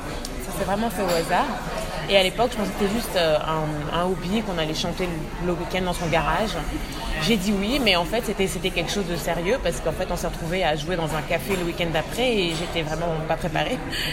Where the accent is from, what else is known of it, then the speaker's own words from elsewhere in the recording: Toulouse, Occitanie, France; also born or lived in La Réunion; ma mère est de la Réunion et mon père est du Congo. Et je suis née à Toulouse et j'ai grandi entre Toulouse et La Réunion. Et ensuite, je suis allée à Paris quand j'avais 16-17 ans.